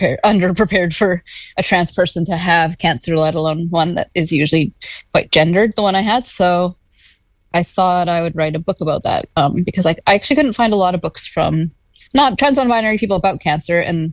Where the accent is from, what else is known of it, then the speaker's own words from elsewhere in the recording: Alberta, Canada; growing up in Alberta